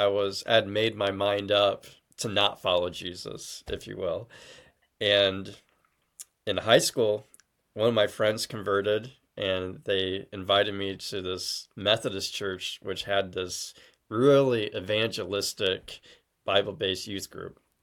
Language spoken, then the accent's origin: English; Waterloo, Iowa, United States; I was raised in Waterloo, Iowa, so about an hour and a half from Dubuque.